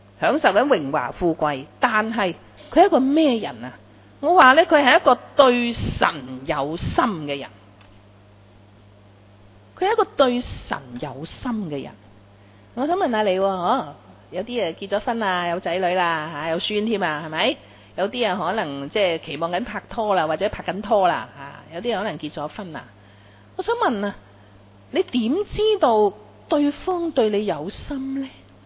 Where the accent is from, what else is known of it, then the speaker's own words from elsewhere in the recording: Hong Kong; 但是你千万不要以为他好像我们香港人那样，呵呵，我们香港人没有国家观念